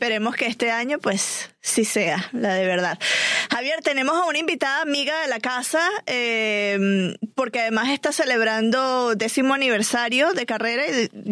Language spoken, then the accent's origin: Spanish; Venezuela; yo como venezolana, amante de la música